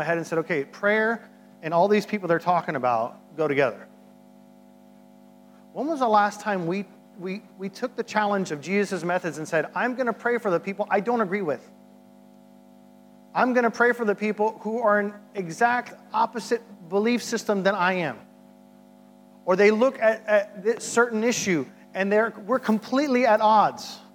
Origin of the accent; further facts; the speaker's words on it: United States; And as an American, you can understand why that can be difficult right now.